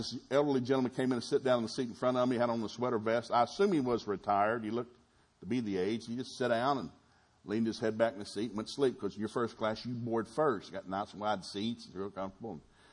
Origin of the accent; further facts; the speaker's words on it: the South, United States; You know, I grew up in the South. Everybody bragged about something.